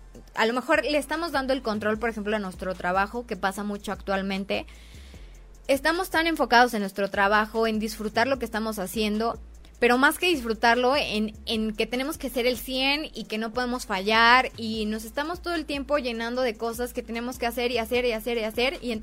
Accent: Mexico; También nos pasa mucho que como mexicanos no conocemos muchos riesgos de lo que hacemos

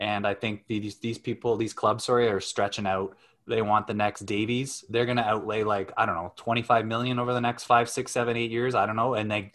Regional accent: United Kingdom; now in United States; And I'm British and I don't think British coaching's terrible at all.

